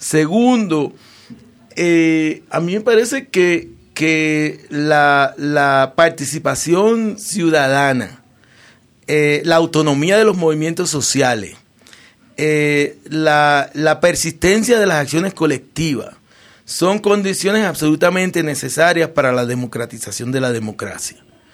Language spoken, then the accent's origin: Spanish; Puerto Rico; Yo soy puertorriqueño y yo crecí en la época de oro, para llamarle así, del populismo.